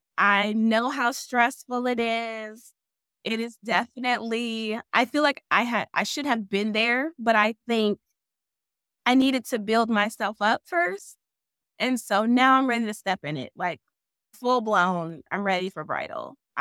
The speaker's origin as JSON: {"language": "English", "town": "Chicago", "region": "Illinois", "country": "United States", "said": "And I'm from Chicago. So prom in Chicago is definitely different than prom in Iowa."}